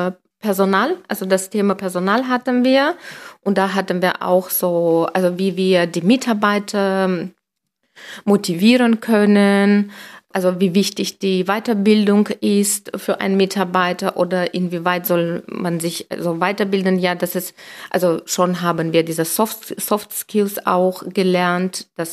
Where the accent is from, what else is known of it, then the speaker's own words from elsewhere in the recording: Armenia; Nee, ich komme aus Armenien.